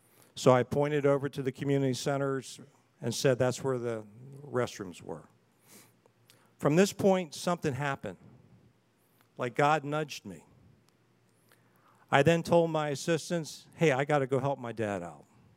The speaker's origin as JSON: {"language": "English", "town": "Baltimore", "region": "Maryland", "country": "United States", "tie": "born there", "said": "I was born in Baltimore, Maryland, raised by a stay-at-home mom, a father who worked hard as a machinist and played hard."}